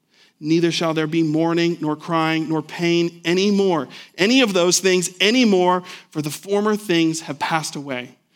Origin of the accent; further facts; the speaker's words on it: Albuquerque, New Mexico, United States; I grew up, going back to another childhood memory, I grew up in Albuquerque.